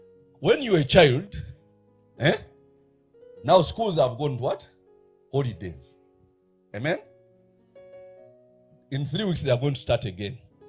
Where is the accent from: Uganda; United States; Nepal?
Uganda; But we are from Uganda. We don't know paper.